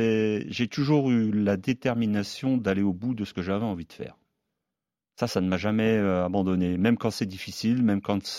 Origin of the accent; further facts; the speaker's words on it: Pays de la Loire, France; il est venu à la maison, chez moi, en Mayenne